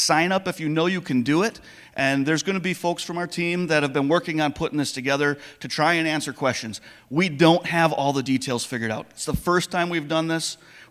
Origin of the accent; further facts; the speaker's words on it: Wisconsin, United States; But we are from Wisconsin, and we are hardy. And if we can tailgate at Lambeau Field in December